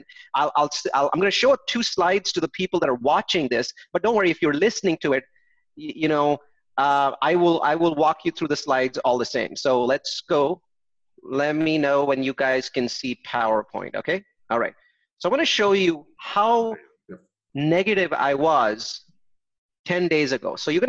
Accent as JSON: {"language": "English", "region": "California", "country": "United States", "said": "one state, California, my home state, had gone into shelter in place"}